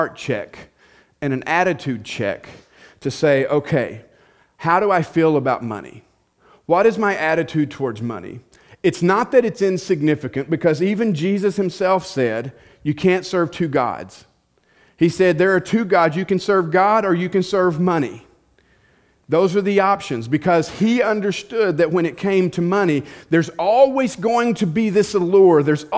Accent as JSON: {"language": "English", "region": "the South", "country": "United States", "said": "I tell you guys, I'm from the South, and we call this meddling."}